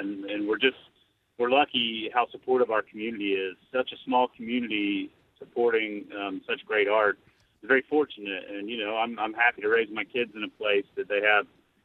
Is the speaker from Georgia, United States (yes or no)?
no; Birmingham, Alabama, United States; grew up in Birmingham, Alabama